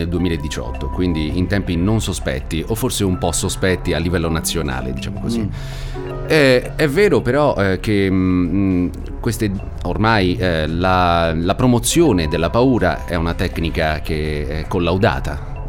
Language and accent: Italian; Terralba, Sardinia, Italy; io sono originario di Terralba.